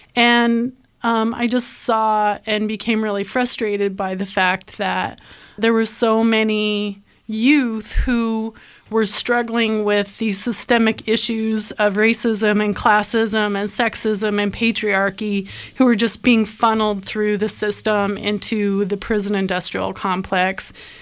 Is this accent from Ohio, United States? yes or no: no; Oklahoma, United States; also born or lived in Taos Pueblo, United States / Colorado, United States; I'm Choctaw from Oklahoma. I was born on Taos Pueblo Reservation. I am also of Scottish descent and grew up around poverty.